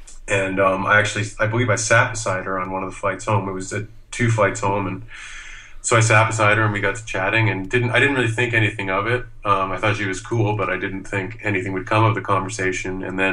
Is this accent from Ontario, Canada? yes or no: yes; Mississauga, Ontario, Canada; I'm from Mississauga, so I got to, my mom let me stay at home rent-free while I was going to U of T